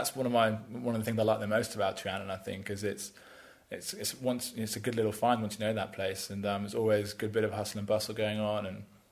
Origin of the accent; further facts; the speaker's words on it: United Kingdom; Right, but I think we would call these Danish pastries, us Brits.